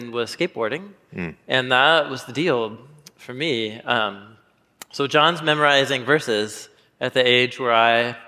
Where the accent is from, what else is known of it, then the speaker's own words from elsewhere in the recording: Portland, Oregon, United States; I grew up in Portland, Oregon.